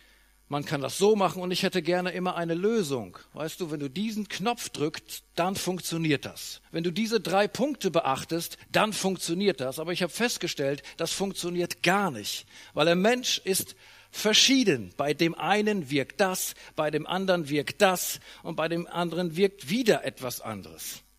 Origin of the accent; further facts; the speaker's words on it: Lower Saxony, Germany; Ich bin Ostfriese, Rheiderländer dazu.